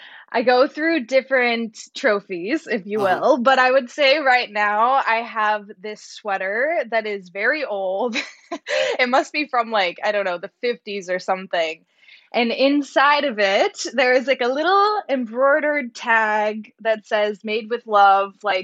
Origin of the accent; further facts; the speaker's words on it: Portland, Oregon, United States; now in Los Angeles, United States; And I'm from Portland, Oregon, and I would say something like sweaters and things like that are more common there. Being in Los Angeles, where I live now